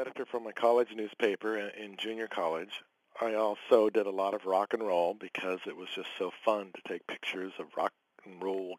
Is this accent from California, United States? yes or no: yes; Merced, California, United States; I grew up in Merced, California, which is 70 miles downriver from Yosemite Valley.